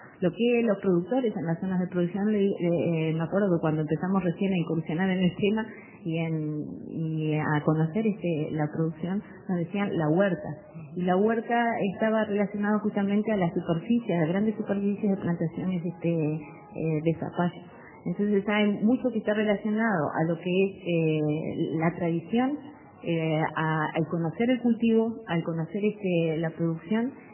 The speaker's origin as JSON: {"language": "Spanish", "country": "Uruguay", "said": "nosotros como consumidores uruguayos"}